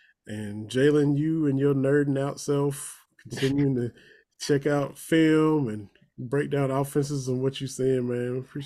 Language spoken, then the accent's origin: English; Kentucky, United States; And I'm from Southeastern Kentucky, like 3 hours from Lexington.